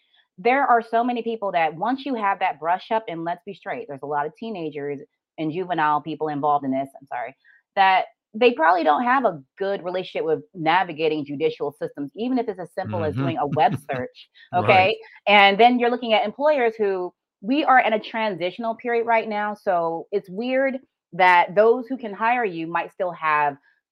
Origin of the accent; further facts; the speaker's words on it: Baltimore, Maryland, United States; as I sit here with, you know, my hometown of Baltimore on one side and Prince George on the other side